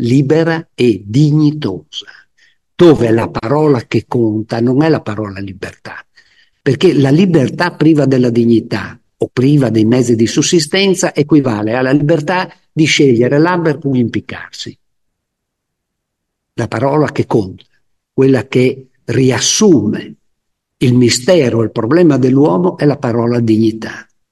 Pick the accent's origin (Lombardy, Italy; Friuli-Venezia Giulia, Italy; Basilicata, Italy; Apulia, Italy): Friuli-Venezia Giulia, Italy; Scusate, io sono friulano, sono un po' ordinato.